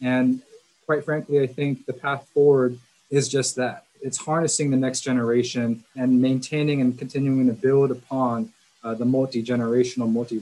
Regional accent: Georgia, United States; I'm born and raised in Georgia.

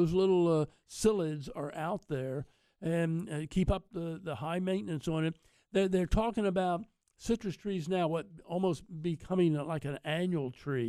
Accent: Maryland, United States; Celeste and I did a lot of TV work together over the many years and been good friends, and we're both from Maryland.

